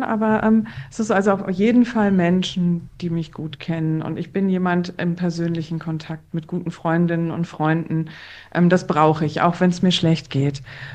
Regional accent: Berlin, Germany; Also ich bin hier in Berlin groß geworden

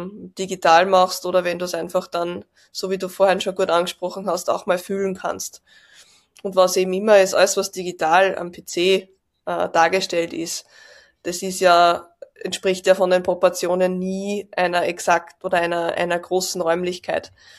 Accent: Austria; accent: Austrian; ich komme aus Österreich, wie man vielleicht auch am Dialekt ein bisschen hört

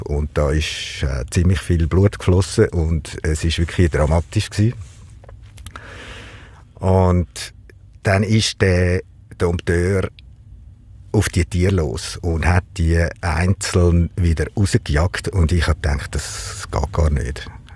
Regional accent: Zurich, Switzerland; Ja, ich bin am Zürichsee aufgewachsen.

